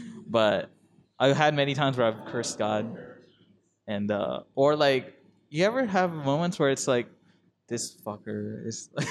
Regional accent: Philippines; I grew up Catholic in the Philippines

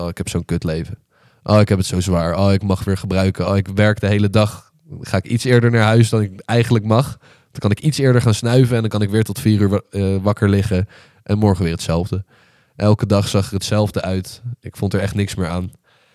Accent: Leiderdorp, South Holland, Netherlands; also born or lived in Oegstgeest; ik ben 20 jaar oud. Ik kom uit Leiderdorp. Ik ben geboren in Oegstgeest.

